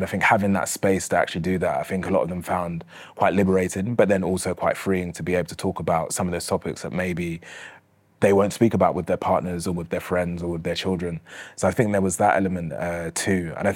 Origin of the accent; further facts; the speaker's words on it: United Kingdom; growing up in Britain and living in Britain in this time period